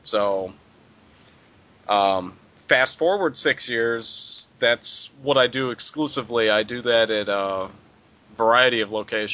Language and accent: English; Crete, Illinois, United States; I was born in the South Suburbs. I am originally from Creed, Illinois, which is a South Suburb. It's roughly 35 miles south of Chicago.